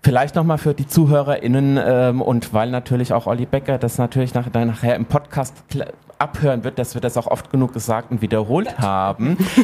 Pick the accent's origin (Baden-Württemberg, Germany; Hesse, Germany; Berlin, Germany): Hesse, Germany; ich bin ja ursprünglich aus dem Wetteraukreis.